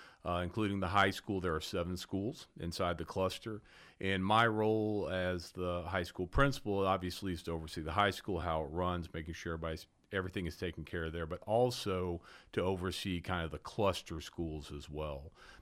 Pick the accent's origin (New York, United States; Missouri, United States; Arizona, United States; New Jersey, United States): Missouri, United States; Jefferson City; we moved back to my mom's hometown, which was Jefferson City, Missouri. Mm-hmm. And so I grew up in Missouri